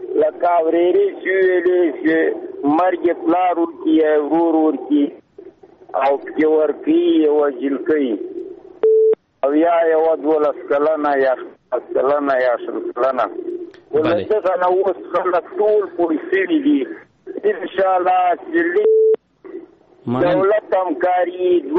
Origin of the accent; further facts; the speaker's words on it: Paktia, Afghanistan; زه د پکتیا دی ولایت … یو کامی سپینګیری.